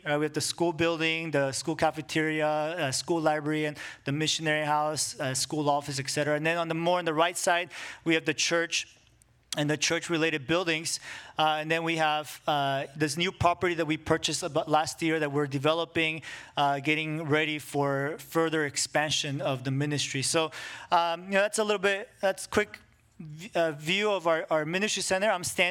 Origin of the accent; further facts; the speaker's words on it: Bolivia; moved away as an adult; also born or lived in United States; now in Coban, Guatemala; I'm Korean. My wife is Chinese American. I was born and raised in Bolivia, South America. I was there till I was 18. Then I went to the States, where I went to college.